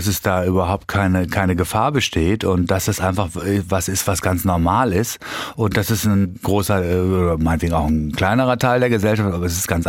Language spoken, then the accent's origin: German; Hamburg, Germany; Ich komme aus Hamburg.